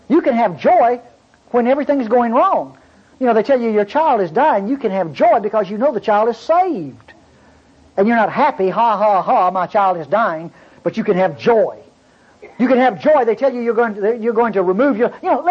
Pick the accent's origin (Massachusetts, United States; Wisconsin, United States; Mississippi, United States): Mississippi, United States; Eupora; Now you can check, and I'm from Eupora, Mississippi.